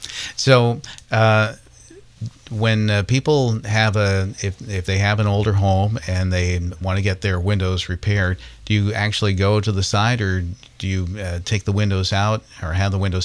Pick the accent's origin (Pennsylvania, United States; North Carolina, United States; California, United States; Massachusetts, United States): Massachusetts, United States; Concord; I grew up in Concord, Mass., and you had a prominent project in Concord, Mass.